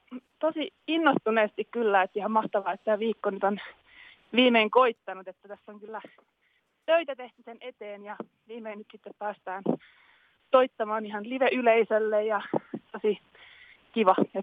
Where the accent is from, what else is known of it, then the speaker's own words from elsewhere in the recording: Tampere, Pirkanmaa, Finland; mä oon itse Tampereelta kotoisin, mutta meillä on tosiaan suvulla ollut mökki tuolla Ponsassa Längmäveden rannalla jo tuossa 60-luvusta lähtien.